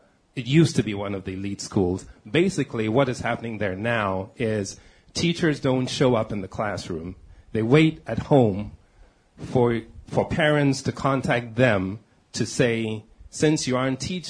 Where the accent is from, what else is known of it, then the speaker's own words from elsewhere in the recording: Ghana; now in Washington, D.C., United States; I'm a freelance writer and editor. I'm from Ghana, and I'm based in Washington, D.C.